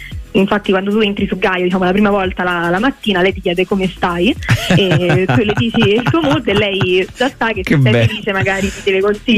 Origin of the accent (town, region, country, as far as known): Rome, Lazio, Italy